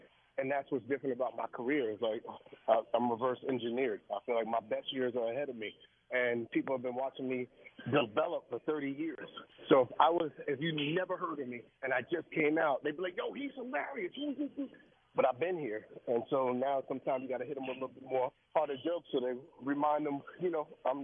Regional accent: New York, United States; But, you know, she's from New Jersey. I'm a New Yorker.

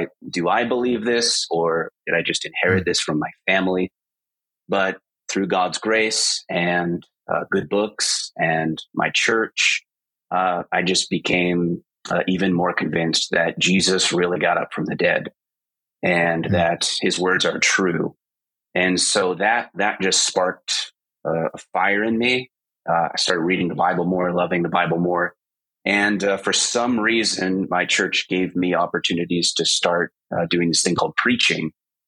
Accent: Pennsylvania, United States; I was born and raised in Western Central Pennsylvania. Grew up there in a Christian family

